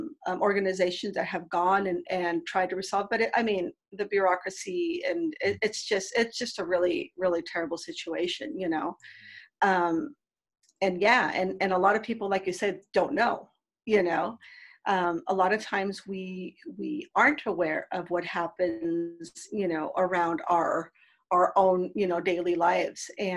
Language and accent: English; Mexico; English is a second language; moved away as an adult; now in San Francisco, United States; One of my first jobs when I came from Mexico was I used to manage the day labor program.